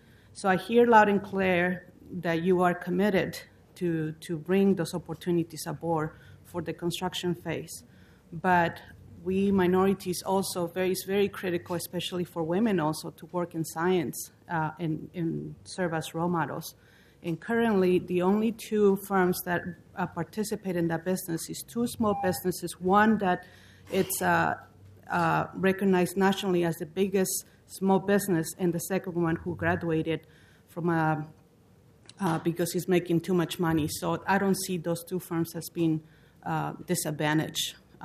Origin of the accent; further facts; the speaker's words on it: Mexico; I come from a country from Mexico that when there is no opportunities in construction